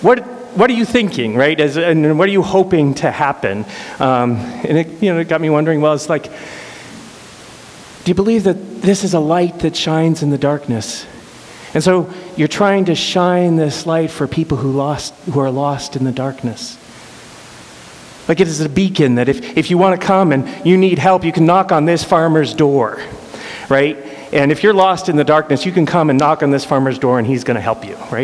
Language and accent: English; Denver, Colorado, United States; I was thinking back to my childhood where I grew up in Denver, Colorado, and Denver sits at the mountains, just at the base of the mountains.